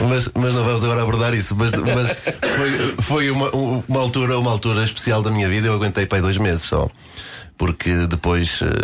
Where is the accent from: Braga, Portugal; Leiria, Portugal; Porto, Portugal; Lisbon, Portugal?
Braga, Portugal; Guimarães; Eu comecei no Grande Vitória de Guimarães, né, na minha terra natal